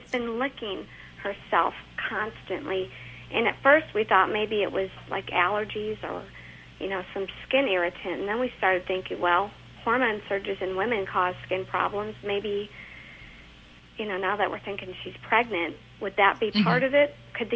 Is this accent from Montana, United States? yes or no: no; Georgia, United States; now in Louisville, United States; Yeah, well, I'm from Georgia.